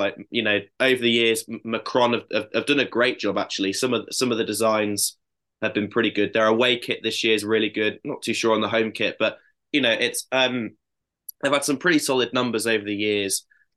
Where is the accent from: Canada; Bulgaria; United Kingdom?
United Kingdom; Hinckley, East Midlands; I'm from Hinckley. Hinckley were affiliated with Wasps when Wasps were in Coventry.